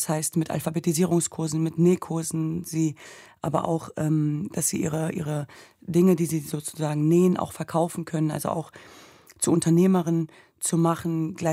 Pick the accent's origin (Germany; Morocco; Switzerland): Germany; ich bin ja in Deutschland geboren und aufgewachsen und hatte immer das Gefühl, dass mir irgendetwas fehlt, dass so der zweite Teil mir fehlt. Und ich war noch nie im Irak oder in der Heimat meiner Eltern